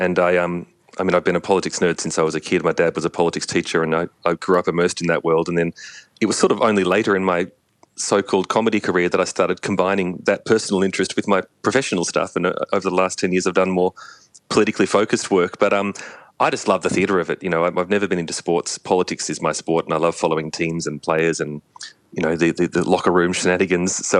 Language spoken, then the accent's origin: English; Frankston, Victoria, Australia; I remember lining up at the bookstores down in Frankston, in my hometown, when each new book would come out each year.